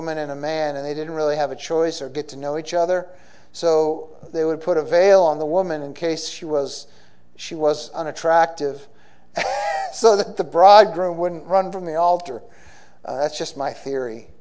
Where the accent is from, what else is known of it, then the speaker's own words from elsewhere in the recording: Newton, Massachusetts, United States; from my home in Newton, in where I grew up in Newton, Massachusetts.